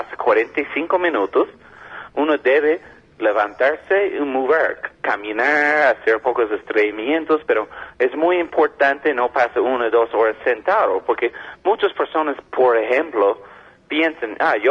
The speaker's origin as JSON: {"language": "Spanish", "country": "Canada", "lives_now": "Colombia", "said": "yo soy de Canadá, tenemos otro quiropráctico de Estados Unidos también."}